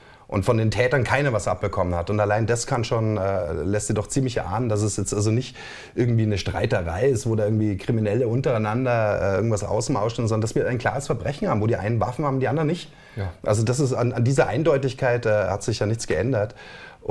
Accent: Chemnitz, Saxony, Germany; Aber das habe ich als Chemnitzer nun mal so erlebt. Und wie einige andere Chemnitzer auch.

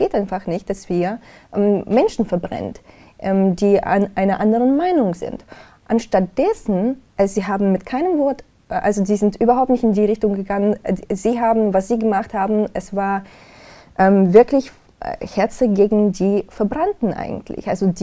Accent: Donetsk, Donetsk Oblast, Ukraine; Aus Donetsk. Ich komme aus Donetsk. Ich bin da groß geworden.

